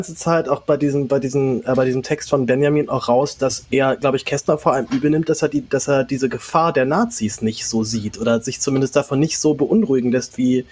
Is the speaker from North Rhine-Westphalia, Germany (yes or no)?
no; Berlin, Germany; wie sie denn dann aussehen, wenn man als Berliner auch so wenig rauskommt.